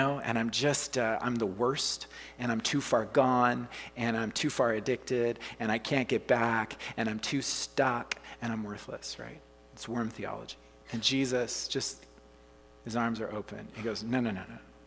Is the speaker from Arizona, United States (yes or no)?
no; Oklahoma, United States; And you know, I'm from the States, you know, from Oklahoma